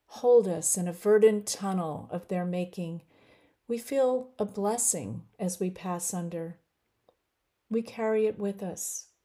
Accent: Boston, Massachusetts, United States; I'm originally from Boston, and I have all Irish ancestry on both sides

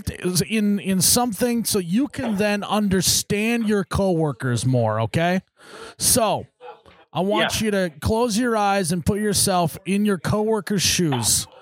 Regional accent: Fargo, North Dakota, United States; I'm from Fargo. We probably would say they've been through the wood chipper.

